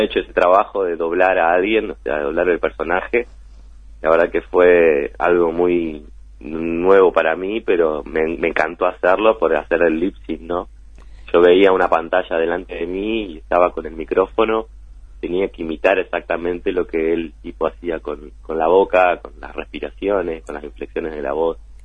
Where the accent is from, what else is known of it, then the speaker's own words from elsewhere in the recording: Uruguay; De poder trasladarme yo siendo artista uruguayo